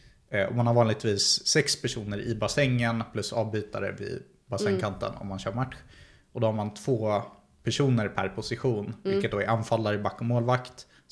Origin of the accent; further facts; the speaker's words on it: Uppsala, Uppsala County, Sweden; Jag är uppvuxen i Uppsala, precis.